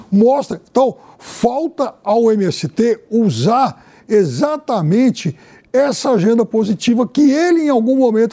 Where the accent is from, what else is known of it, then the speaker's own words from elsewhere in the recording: Araçatuba, São Paulo, Brazil; Eu sou de Araçatuba, já falei isso muitas vezes aqui